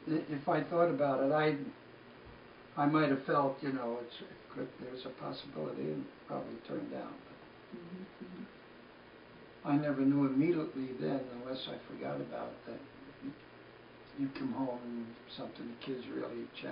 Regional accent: Philippines; I'd say, look, I'm from the Philippines.

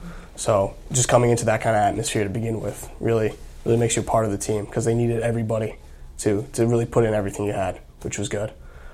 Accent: Brooklyn, New York, United States; also born or lived in Hackensack; I'm mixed race. I was born and raised in Park Slope, Brooklyn.

